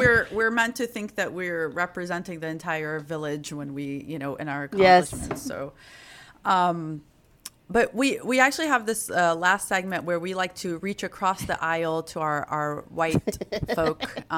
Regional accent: Alabama, United States; I grew up in Alabama, yes. So I feel you.

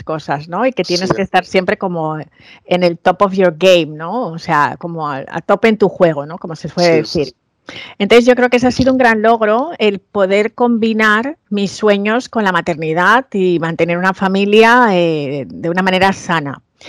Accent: Spain; era negra y realmente igual no podía representar un proyecto, y siempre teniendo que justificar el por qué soy española

